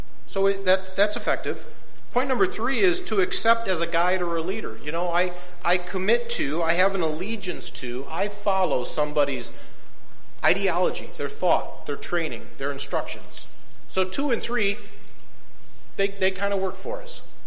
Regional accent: Buffalo, New York, United States; Well, I'm an East Coaster. I moved up here from Buffalo, New York, you know, so I talk fast, I move fast, and so I need to slow myself down sometimes.

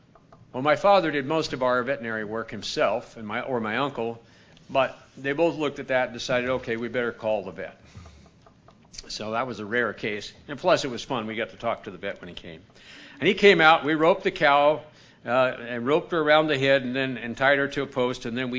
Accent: South Dakota, United States; I grew up in South Dakota most of my growing up years

